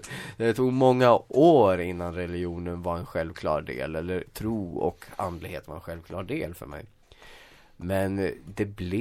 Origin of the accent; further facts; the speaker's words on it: Hällefors, Örebro County, Sweden; jag växte upp i Hällefors, en otroligt den mest ateistiska bygden kanske i hela Sverige, skulle jag tro.